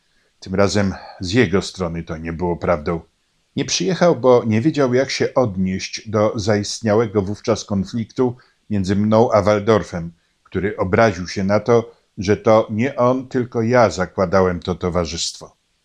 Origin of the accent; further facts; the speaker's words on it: Milanówek, Masovian Voivodeship, Poland; Ale w rodzinnym Milanówku byłem abonentem prywatnej, jeszcze przedwojennej biblioteki